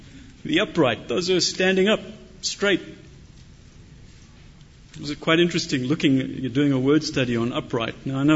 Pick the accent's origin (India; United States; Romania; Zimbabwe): Zimbabwe; I was raised in Rhodesia, which is now Zimbabwe